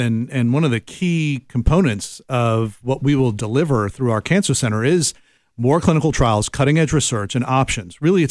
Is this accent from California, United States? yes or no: no; Miami, Florida, United States; I grew up in Miami.